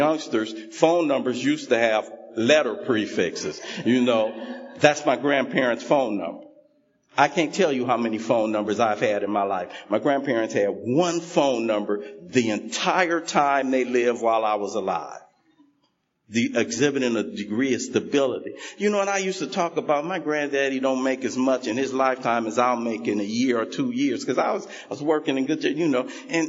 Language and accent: English; Los Angeles, California, United States; You know, I come from South Central Los Angeles.